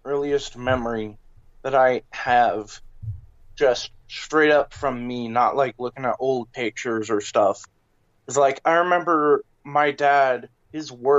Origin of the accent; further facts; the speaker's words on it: Miamisburg, Ohio, United States; So, I am from Miamisburg, Ohio.